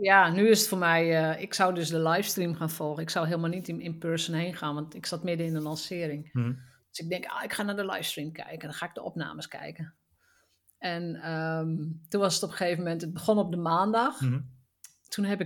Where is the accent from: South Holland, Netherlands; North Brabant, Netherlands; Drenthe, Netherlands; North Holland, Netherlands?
Drenthe, Netherlands; dat was zo ongewoon in het milieu waar ik vandaan kwam. Hè, mijn dochter van de fietsenmaker in Drenthe.